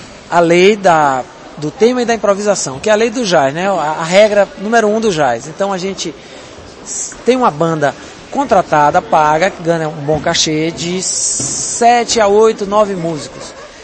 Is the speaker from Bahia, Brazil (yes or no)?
yes; Salvador, Bahia, Brazil; Eu sou de Salvador.